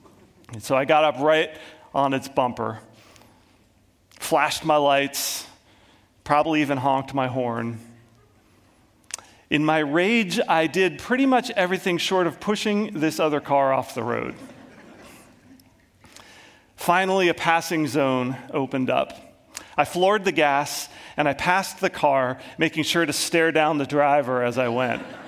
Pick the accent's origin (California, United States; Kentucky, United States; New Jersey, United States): New Jersey, United States; And you may or may not know that I was raised on the East Coast, primarily in New Jersey.